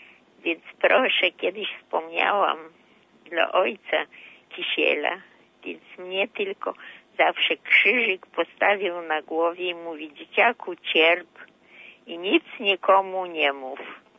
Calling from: Białystok, Podlaskie Voivodeship, Poland; Ja jestem z Białegostoku.

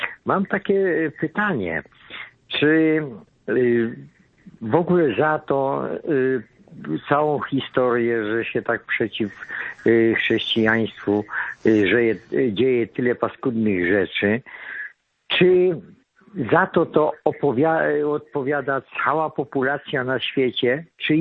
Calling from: Subcarpathian Voivodeship, Poland; ja z Bieszczad dzwonię.

